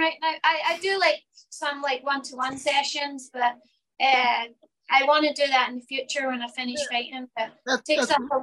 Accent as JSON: {"language": "English", "region": "Scotland", "country": "United Kingdom", "said": "I'm from Scotland, he's American."}